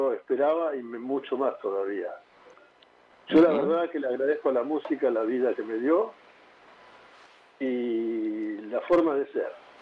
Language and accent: Spanish; Río Cuarto, Córdoba, Argentina; Sí, yo soy nacido en Río Cuarto, Córdoba. En realidad soy río cuartense más que cordobés. Amo la provincia...